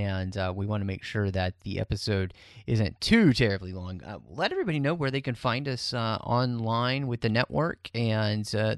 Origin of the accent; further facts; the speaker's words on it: Texas, United States; I am from the South, so I am not making fun of anyone. I'm born and raised in Texas